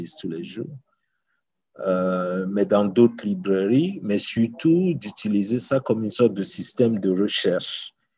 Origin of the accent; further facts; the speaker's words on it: Uganda; moi, je viens d'Ouganda